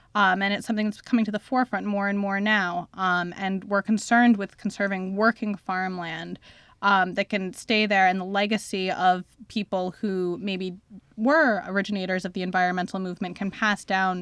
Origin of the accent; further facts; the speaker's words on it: Rhinebeck, New York, United States; I grew up in Rhinebeck